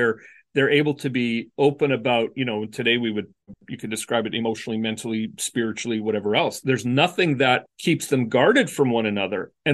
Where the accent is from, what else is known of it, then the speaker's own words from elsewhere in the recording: Canada; also born or lived in West Michigan, United States; I don't know that it made it up to where I grew up in Canada quite as much as it did in West Michigan, where I went to school.